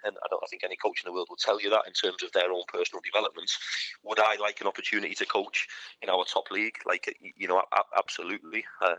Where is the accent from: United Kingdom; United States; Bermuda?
United Kingdom; as a British head coach who's, you know, 35 years old